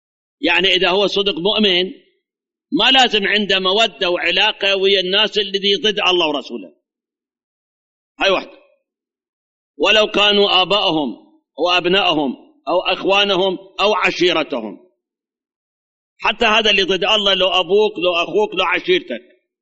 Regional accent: Iraq

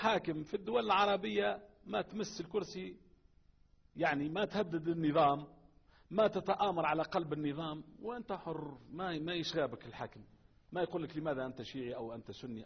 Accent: Tunisia; احنا عندنا في تونس الآن الشرطة أقل واحد عنده بكالوريا وسنتين جامعة

